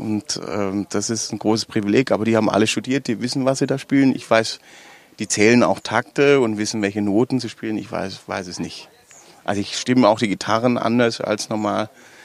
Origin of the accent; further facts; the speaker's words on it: Baden-Württemberg, Germany; accent: Swabian; Du darfst bei uns in Baden-Württemberg darfst du nicht auf die Bühne gehen und Hochdeutsch sprechen. Alles schon gar nicht als Schwabe.